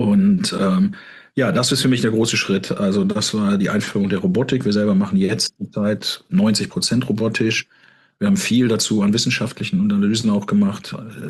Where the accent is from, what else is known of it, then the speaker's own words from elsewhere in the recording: Rhineland-Palatinate, Germany; Ich bin im Hunsrück aufgewachsen.